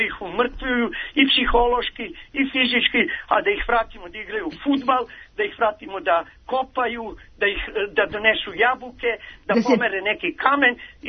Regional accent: Novi Sad, Vojvodina, Serbia; born there; ja pune 42 godine, 1. maja ću ući u 43. godinu, živim u šumi jer ja sam rođen u Novom Sadu

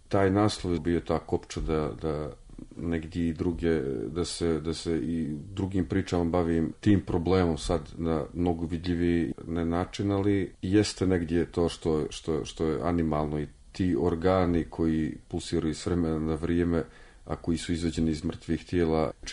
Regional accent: Montenegro; dolazim iz Crne Gore, ja pišem u Crnoj Gori

